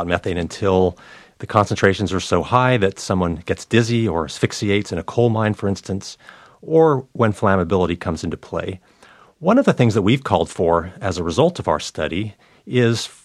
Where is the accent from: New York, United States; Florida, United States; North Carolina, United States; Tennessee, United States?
North Carolina, United States; It's coming to my home state of North Carolina.